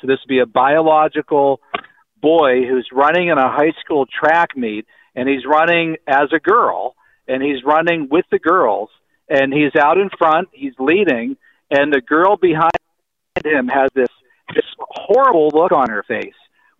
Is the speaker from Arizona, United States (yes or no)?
no; Pennsylvania, United States; So much so that he took Drew, your home state, my home state, Pennsylvania.